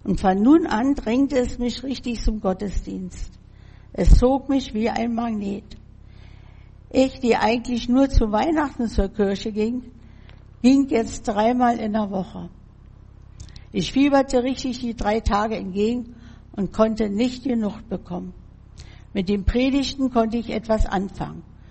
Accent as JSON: {"language": "German", "region": "Berlin", "country": "Germany", "tie": "born there", "said": "Wedding, Hochstädter Straße, Leopoldplatz, mein Geburtsort. Ja, und ich wollte meine Heimat ansehen"}